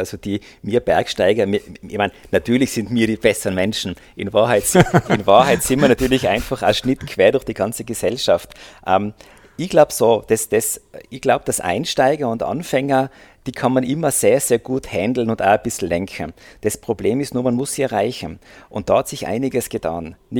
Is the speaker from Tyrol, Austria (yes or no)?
yes; Tyrol, Austria; das ist wie bei uns in Tirol auf der Interlautobahn